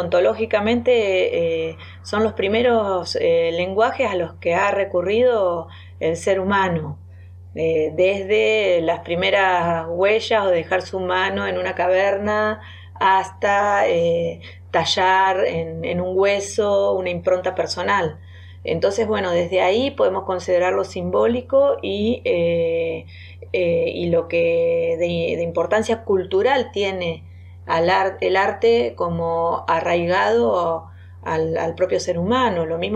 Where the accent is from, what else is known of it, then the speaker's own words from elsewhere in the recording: Coronel Dorrego, Buenos Aires Province, Argentina; born there; now in Cutral Có, Argentina; Nací en Coronel Dorrego, provincia de Buenos Aires, y desde el año 95 estoy radicada acá en la provincia de Neuquén, en la ciudad de Cutralcó.